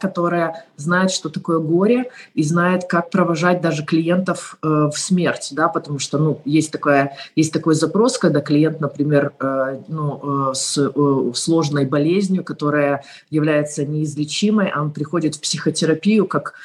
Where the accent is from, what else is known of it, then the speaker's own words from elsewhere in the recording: Ukraine; я тоже украинка, я эмоциональная женщина, да, и я болею и болю за всю Украину и за всех бойцов.